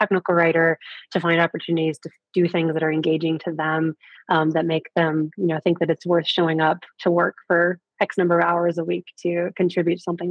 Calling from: Houston, Texas, United States; I am in the Houston, Texas area.

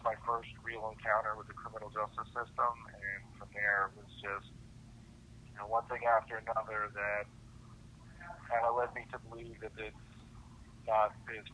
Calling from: Maryland, United States; I'm calling from Southern Maryland Pre-Release Unit.

